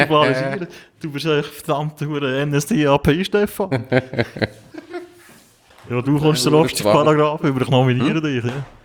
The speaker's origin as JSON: {"language": "German", "country": "Switzerland", "said": "mein gutes Recht als Schweizer Bürger."}